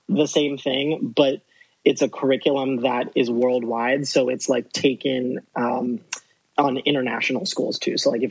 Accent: Columbus, Ohio, United States; I grew up in a pretty safe suburb right outside of Columbus.

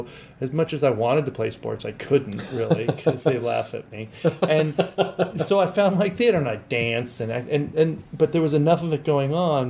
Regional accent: Santa Barbara, California, United States; I grew up in Santa Barbara.

